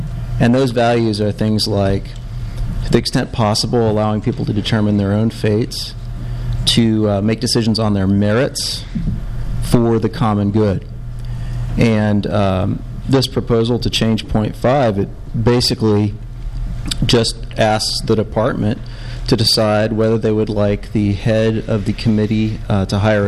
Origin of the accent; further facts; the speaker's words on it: United States; as a faculty member, even as an American, I'm a big fan of shared governance